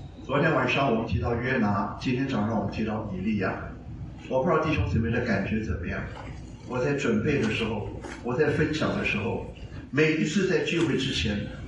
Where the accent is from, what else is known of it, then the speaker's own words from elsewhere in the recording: Shanghai, China; now in Taiwan; 我过去刚刚到台湾的时候被台湾人欺负，你知道吗？那就是我们从上海搬到台湾